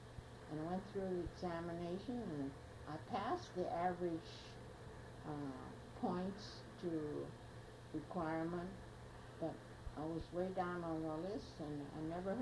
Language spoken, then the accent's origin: English; United States; born there; I feel both, equally as Chinese, equally as an American, especially having been born here. And America is a wonderful country